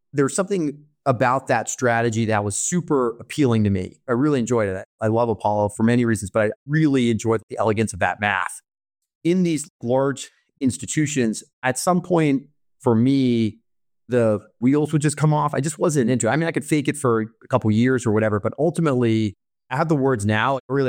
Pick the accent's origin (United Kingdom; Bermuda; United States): Bermuda; I'm not from a traditional background. I'm born and raised in Bermuda, but I was very focused on getting into that pipeline.